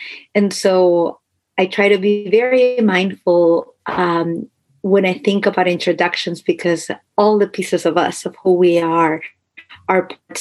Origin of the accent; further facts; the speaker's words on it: Argentina; I'm from Argentina. My parents are from Paraguay. I was raised in a household where both of our cultures and our country's tradition were honored and respected. I am multilingual.